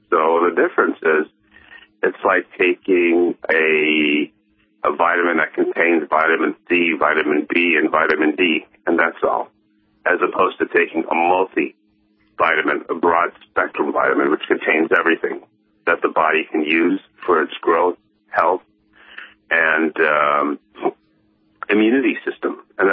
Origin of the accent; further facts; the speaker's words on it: Los Angeles, California, United States; I grew up in Los Angeles in the very, we call the concrete jungle.